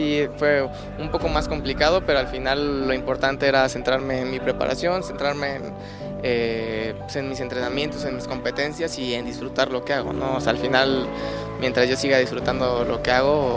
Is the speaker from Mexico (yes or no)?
yes; Mexico; la calidad de persona que somos los mexicanos